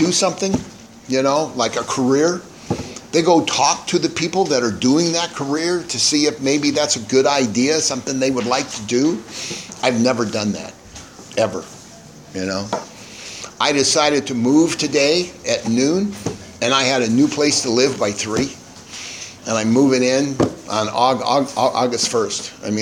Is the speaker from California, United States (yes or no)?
yes; La Mesa, California, United States; born there; I was born in La Mesa, California, which is about 26 miles east of San Diego.